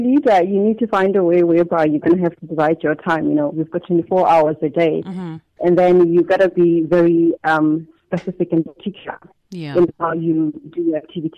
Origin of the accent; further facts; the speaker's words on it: Ramurano, Limpopo, South Africa; I was born in Limpopo province in a village called Ramurano, Ramelepo. Mm-hmm. And I did my high school there.